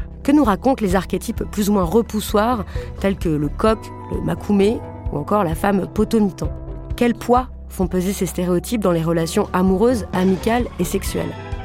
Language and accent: French; France; Je suis blanche, j'ai grandi en France hexagonale